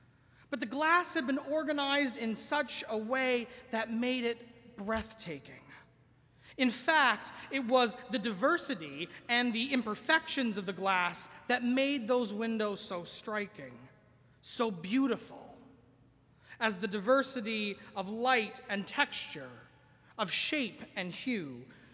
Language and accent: English; Newfoundland and Labrador, Canada; Growing up in Newfoundland on the west coast of the island, my home church could seat maybe 200 people if you really pack them in there.